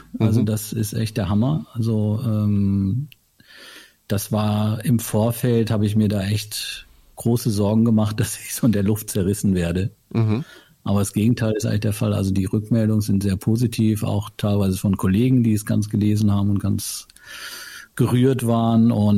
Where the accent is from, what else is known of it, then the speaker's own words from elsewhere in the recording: Osnabrück, Lower Saxony, Germany; Wir haben jetzt am 26. November in meiner Heimatstadt in Osnabrück haben wir eine ziemlich große Lesung.